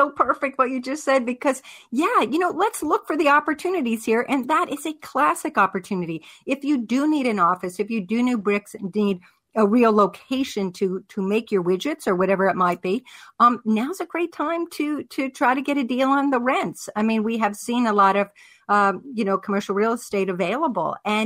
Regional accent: Pittsburgh, Pennsylvania, United States; I love these guys in Pittsburgh, you know, Pennsylvania started, and that is actually my hometown.

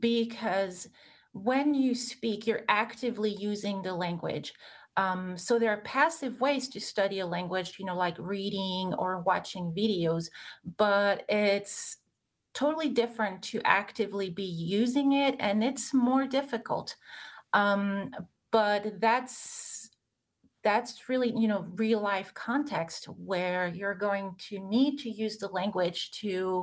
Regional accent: Strasbourg, Grand Est, France; English is a second language; So I grew up in France, in Strasbourg, which is one of three capitals of Europe. It's right on the German border. So I was exposed to lots of different languages at an early age.

